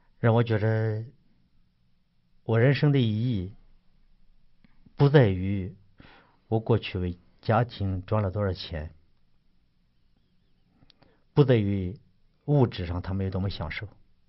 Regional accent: Shandong, China; 因为我是个山东人，我性格是很刚强的

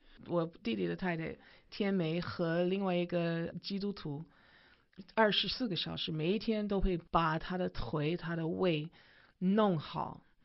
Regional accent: Taiwan; now in United States; 我是台湾出生长大的美国人。

